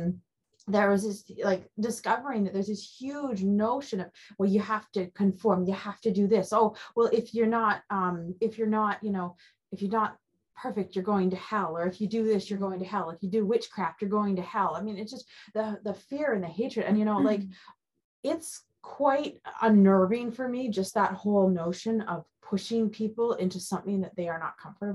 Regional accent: Canada; Perplexes me because I'm from Canada and Alana's from the United States.

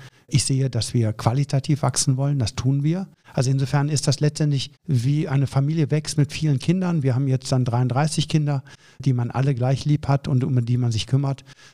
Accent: Meerbusch, North Rhine-Westphalia, Germany; also born or lived in Hüls / Neuss; Ich bin in Hüls geboren, der Heimatstadt meiner Mutter. Habe dann die ersten 2 Lebensjahre in Neuss gewohnt und wohne seit derzeit dann in Meerbusch, in Büderich.

